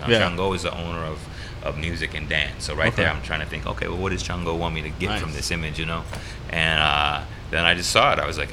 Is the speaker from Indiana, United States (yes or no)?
yes; Indiana, United States; I grew up in Indiana. I love this area.